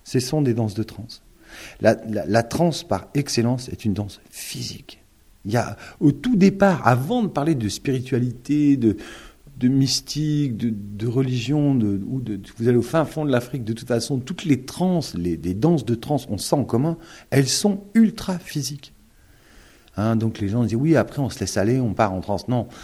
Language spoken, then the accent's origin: French; Southern France, France; moi, je suis méridional, hein, mais ça fait 20 ans que je vis ici.